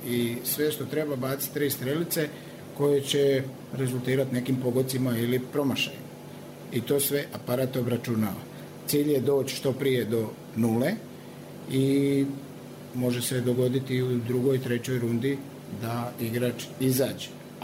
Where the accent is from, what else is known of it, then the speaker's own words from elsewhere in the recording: Sibinj, Brod-Posavina County, Croatia; inače sam iz Sibinja kod Slavonskog Broda